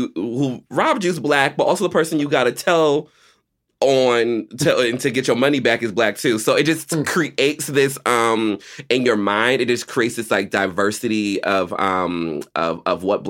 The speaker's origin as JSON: {"language": "English", "town": "Marietta", "region": "Georgia", "country": "United States", "tie": "born or raised there", "also_born_or_lived": "Atlanta", "said": "I'm from Georgia and I grew up a little bit in Atlanta, so don't get me started. So I was Marietta and then Atlanta when I got into my teens."}